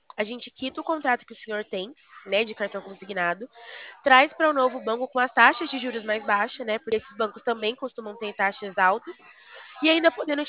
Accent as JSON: {"language": "Portuguese", "region": "São Paulo", "country": "Brazil", "said": "Eu sou do estado de São Paulo, aqui do interior de São Paulo."}